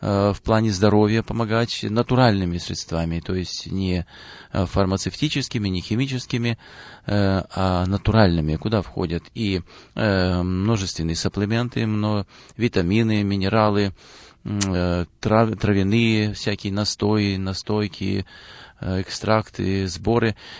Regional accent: North Caucasus, Russia; born there; moved away as an adult; now in Yalta; Родился я на Северном Кавказе.

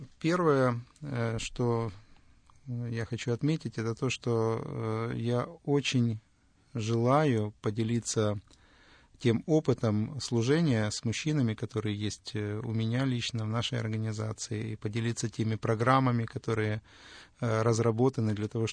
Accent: Kyiv, Ukraine; Ну, как вы уже сказали, я из Киева

